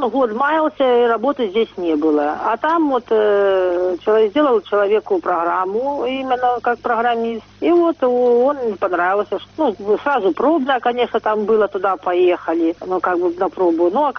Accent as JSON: {"language": "Russian", "country": "Belarus", "said": "мы белорусы"}